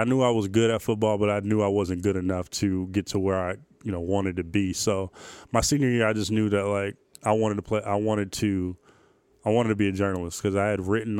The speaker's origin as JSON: {"language": "English", "town": "Oakland", "region": "California", "country": "United States", "tie": "born or raised there", "said": "I'm from Oakland, California. I grew up, just across the bridge from here, we're at in San Francisco."}